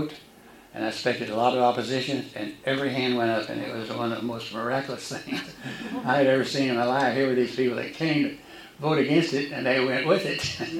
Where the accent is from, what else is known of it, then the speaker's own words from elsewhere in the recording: Lake Worth, Texas, United States; And I grew up in Lake Worth. And so as I grew up, first grade through the 12th grade, Lake Worth, 10-minute drive from here, or less, and so forth, we were the Lake Worth Bullfrogs.